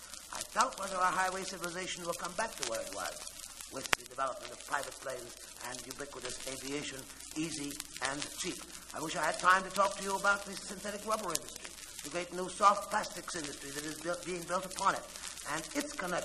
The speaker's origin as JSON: {"language": "English", "region": "Iowa", "country": "United States", "said": "I come from Iowa, I'm proud to say, gentlemen"}